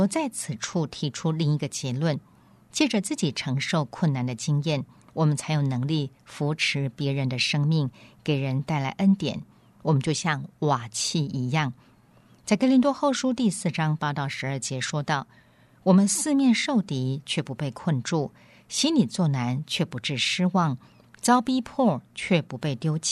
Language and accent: Chinese; Canada; also born or lived in Philippines; 我身为加拿大人，但半生都在海外漂泊。小时候随着父母住在宣教地区，之后在菲律宾担任神学院教授和教务长，后来又在菲律宾牧会。